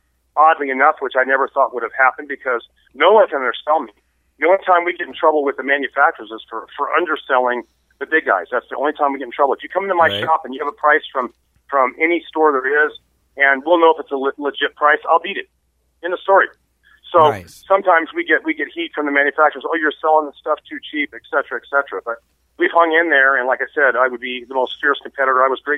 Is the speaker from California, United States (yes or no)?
no; Reno, Nevada, United States; I love Reno. You know, that's just my hometown